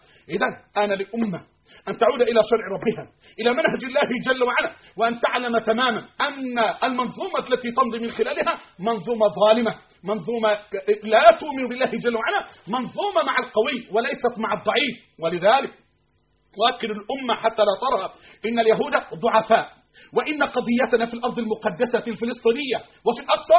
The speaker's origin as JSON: {"language": "Arabic", "country": "Egypt", "said": "مش عنصرية عشان أنا مصري"}